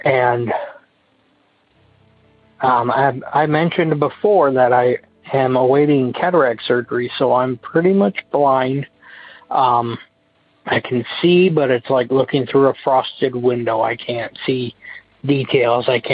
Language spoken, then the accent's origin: English; Iowa, United States; Like I said, I'm from Iowa, but we spent the weekend in central Nebraska